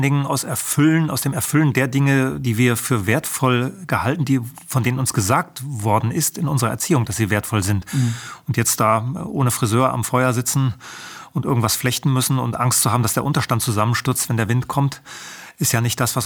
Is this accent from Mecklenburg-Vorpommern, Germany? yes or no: yes; Rügen, Mecklenburg-Vorpommern, Germany; Ich bin ja auf der Insel Rügen aufgewachsen. Man konnte da nach Usedom rüberschauen